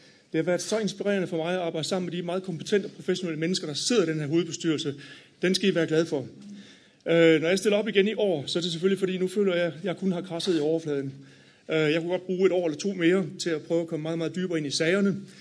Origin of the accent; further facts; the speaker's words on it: Aarhus, Central Denmark Region, Denmark; Jeg kommer fra Aarhus